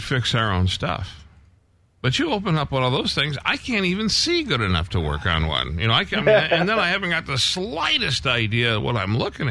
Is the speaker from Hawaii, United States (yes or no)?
no; Detroit, Michigan, United States; well, hey, I'm originally from Detroit.